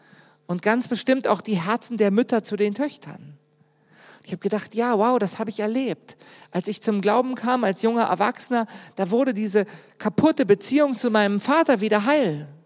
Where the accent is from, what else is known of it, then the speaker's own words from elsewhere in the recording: Berlin, Germany; noch extremer als meine Heimat Berlin, wo wirklich alles da war